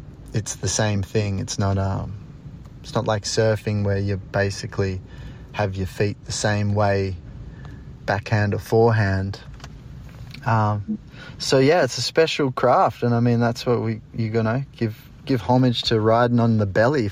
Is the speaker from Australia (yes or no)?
yes; Australia; I'm from Australia. I don't know this rule.